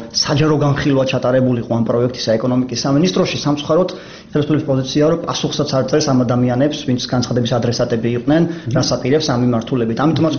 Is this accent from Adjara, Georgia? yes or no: yes; Batumi, Adjara, Georgia; რეალურად მე ბათუმში დავიბადე, გავიზარდე